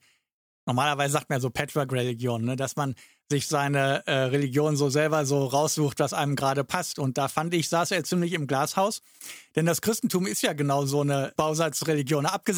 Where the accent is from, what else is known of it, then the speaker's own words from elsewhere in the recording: West Germany, Germany; sag ich jetzt mal als Wessi